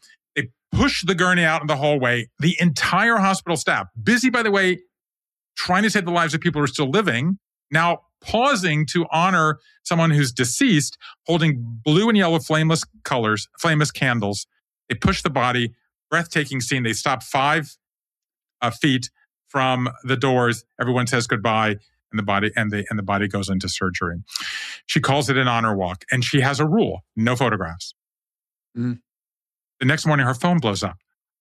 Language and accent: English; Savannah, Georgia, United States; I'm from Savannah, Georgia, as you know.